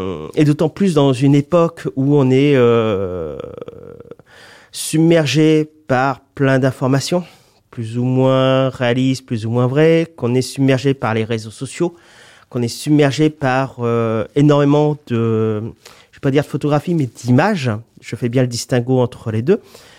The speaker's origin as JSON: {"language": "French", "region": "Brittany", "country": "France", "said": "je me reconnais en tant que bretonne ou breton"}